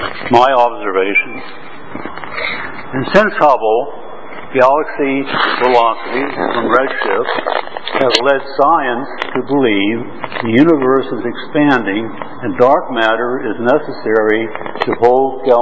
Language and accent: English; United States; I'm an American living in Hong Kong and Berlin.